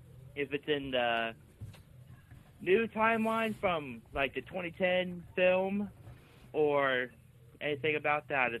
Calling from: Logansport, Indiana, United States; I'm from Logansport, Indiana.

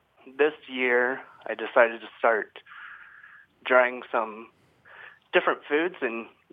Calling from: Phoenix, Arizona, United States; I'm calling from Phoenix.

